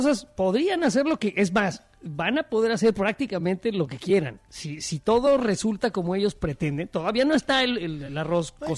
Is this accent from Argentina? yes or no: no; Mexico; hablo como mexicanos